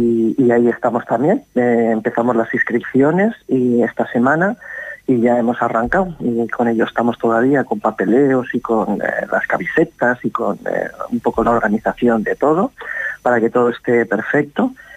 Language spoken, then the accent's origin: Spanish; Bilbao, Basque Country, Spain; volví hace poquito de mi tierra, de Bilbao, que fui a buscar un poco de fresco